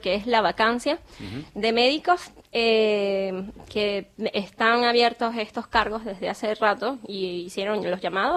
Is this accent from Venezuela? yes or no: yes; Venezuela; now in 9 de Julio, Argentina; habla distinto, ¿de dónde es?